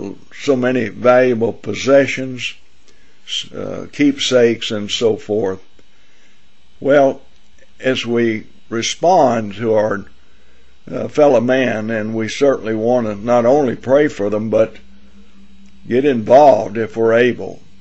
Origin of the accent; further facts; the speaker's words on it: Tennessee, United States; and my home state of Tennessee